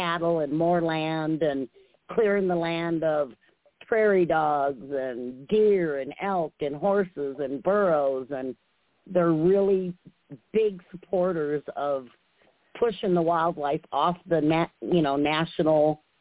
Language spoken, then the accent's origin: English; Wisconsin, United States; now in Colorado, United States; Now, I was raised in Wisconsin, and I live in Colorado now, so there's a big difference there.